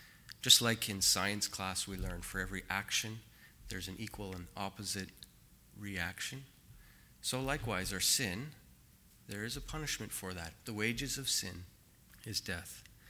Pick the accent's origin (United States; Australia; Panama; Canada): Canada; I am from Canada. If you don't know where Canada is